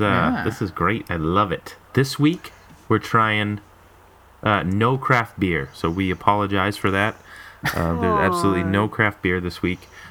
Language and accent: English; Boston, Massachusetts, United States; from Boston.